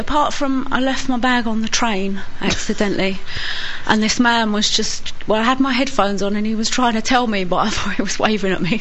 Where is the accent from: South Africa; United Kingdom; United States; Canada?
United Kingdom; Dagenham, London; I'm from Dagenham in Essex, just up the road.